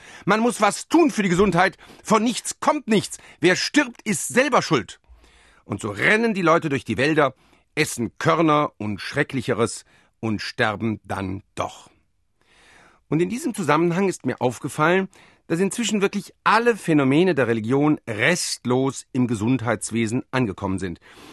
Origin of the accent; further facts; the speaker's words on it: Rhineland, Germany; Aber wenn ich mir als Rheinländer vorstelle, ich dürfte quasi nichts mehr essen